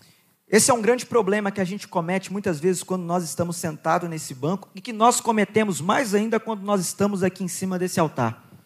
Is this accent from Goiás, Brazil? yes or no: yes; Goiás, Brazil; eu fui uma criança que cresci lá em Goiás, subindo nos pés de goiaba, caindo e subindo de novo.